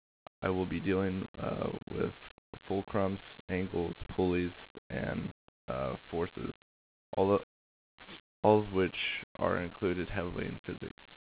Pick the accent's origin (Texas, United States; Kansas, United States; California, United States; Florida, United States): California, United States; Corcoran; born there; I was born in Central California in a little town called Corcoran.